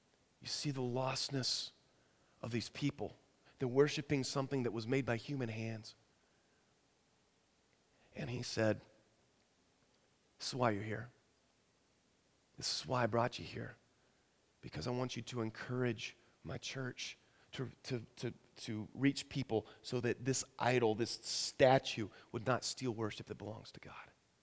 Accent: Kentucky, United States; they had gotten me KFC because they knew that I was from Kentucky.

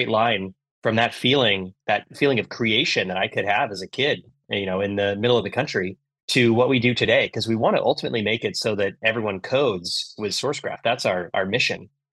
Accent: Chicago, Illinois, United States; And so as a kid growing up in Chicago, I remember this feeling of getting to participate in this amazing open source community

